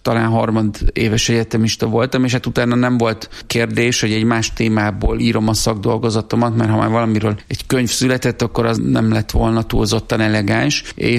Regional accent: Körmend, Vas, Hungary; Körmenden születtem, és az életem első 2 évtizede az ehhez a vasmegyei kisvároshoz kötődik.

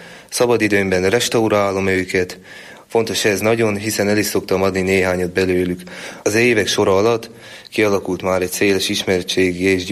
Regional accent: Vatta, Borsod-Abaúj-Zemplén, Hungary; Vatta településről származom, amely a mezőkövesdi járásban található.

